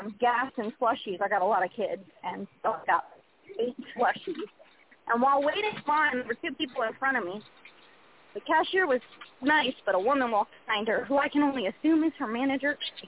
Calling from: South Carolina, United States; I'm in South Carolina.

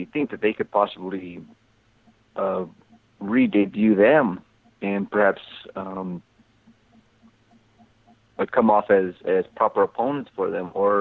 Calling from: San Antonio, Texas, United States; I'm calling from San Antonio, Texas.

